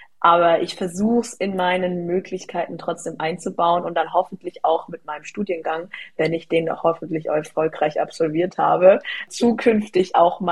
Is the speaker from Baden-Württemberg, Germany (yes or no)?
yes; Karlsruhe, Baden-Württemberg, Germany; born or raised there